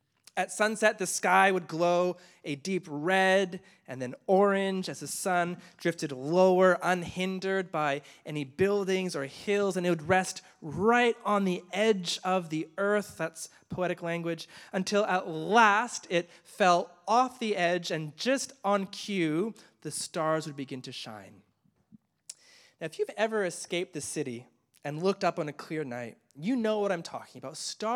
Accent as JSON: {"language": "English", "country": "Canada", "tie": "born or raised there", "said": "everything I loved about growing up in Canada"}